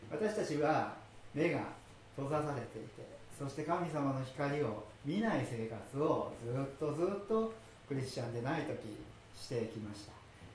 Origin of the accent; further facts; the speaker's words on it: Shizuoka, Japan; みかんは私の実家が静岡なので私の母が私のところに送ってきてくれるはずになっていました。